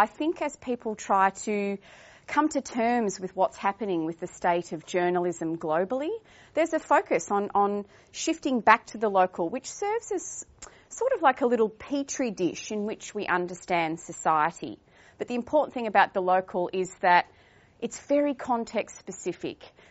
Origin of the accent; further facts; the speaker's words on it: Warrnambool, Victoria, Australia; I actually was born and raised in Warrnambool. I have a very deep sense of place with this area, and to the point that I have returned to live in this area with my husband and 3 children. My family is in Warrnambool.